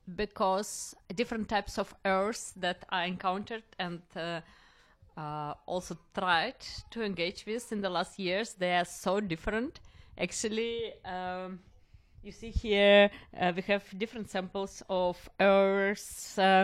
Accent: Russia; English is a second language; So myself, I was born and raised in Russia.

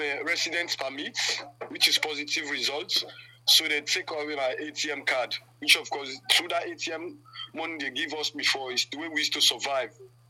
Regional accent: Sierra Leone; now in Samos, Greece; I'm from Sierra Leone, mm-hmm. based in Samos, camp, Greece.

